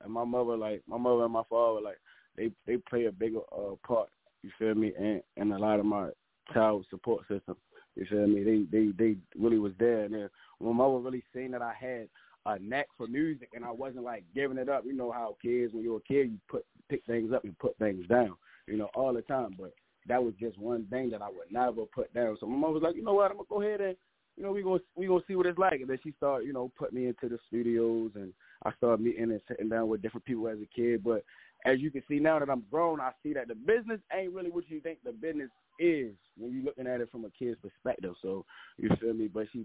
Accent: Baltimore, Maryland, United States; I'm an extraordinary guy, bro, from West Baltimore. You know, I hail from West Baltimore, but Baltimore is a city that I love on all sides.

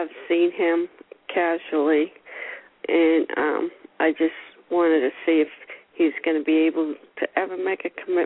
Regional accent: Massachusetts, United States; Well, I live in Ohio. I was raised in Massachusetts.

